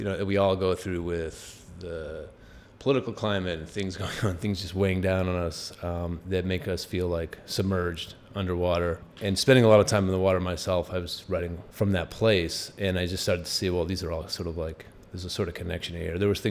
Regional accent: Lowell, Massachusetts, United States; enough teachers growing up in Lowell, like in fourth grade, Mrs. Peterson would just let me go off and write stories

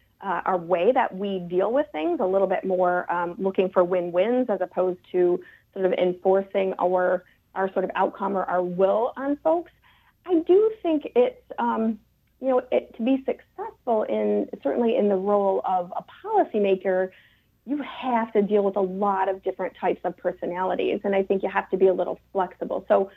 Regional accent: United States; You know, I think as American women, right, we're socialized to have a lot of sort of ability to multitask

